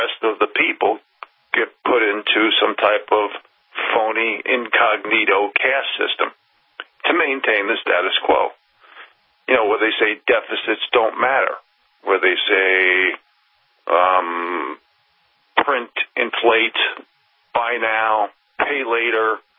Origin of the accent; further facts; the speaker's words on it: Montana, United States; from Montana, sitting in for Vincent Fennelly.